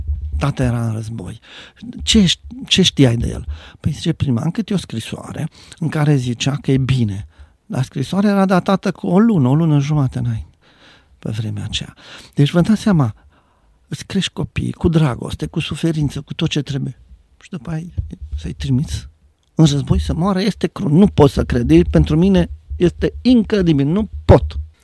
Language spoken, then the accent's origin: Romanian; Cluj, Cluj County, Romania; also born or lived in Bucharest; sunt un patriot clujan, deși, v-am spus, am făcut facultate la București și armata, de 6 ani de zile am fost plecat, am venit înapoi a doua zi după facultate direct la Cluj. Cu repartiții am venit acasă înapoi.